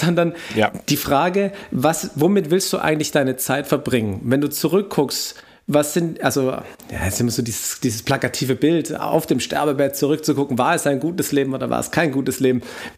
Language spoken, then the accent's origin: German; Stuttgart, Baden-Württemberg, Germany; ich komme ja hier aus Stuttgart